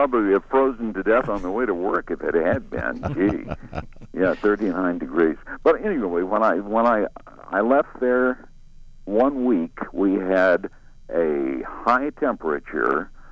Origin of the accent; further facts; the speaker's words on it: New Mexico, United States; Right. I came from New Mexico.